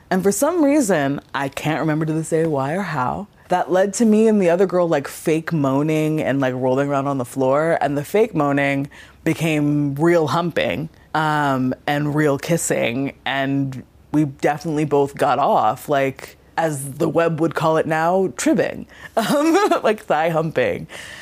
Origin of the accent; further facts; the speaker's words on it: Wilmington, Delaware, United States; I'm 30 years old and I graduated high school in 2009. I grew up in Wilmington, Delaware.